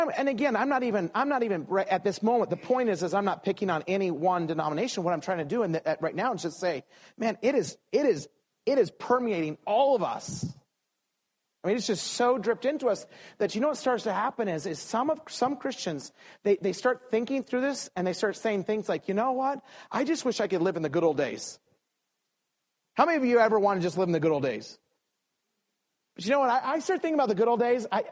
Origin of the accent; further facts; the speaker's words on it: Idaho, United States; growing up in Idaho, we were always like 10 years behind California.